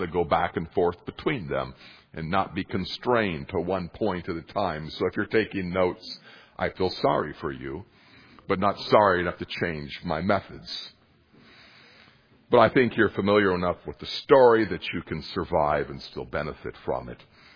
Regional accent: Montana, United States; And, you know, growing up in Montana, you could drive out through eastern Montana and you had Malmstrom Air Force Base and you had 300 plus missile sites

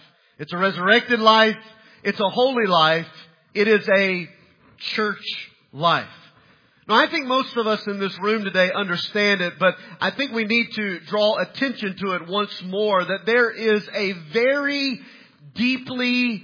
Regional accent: the South, United States; You know, I'm from the South. This is what we do.

